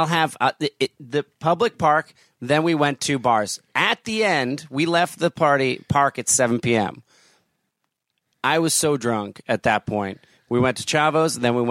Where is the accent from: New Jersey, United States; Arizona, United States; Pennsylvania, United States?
New Jersey, United States; also born or lived in New York; I lived in New York for so long, and I grew up in New Jersey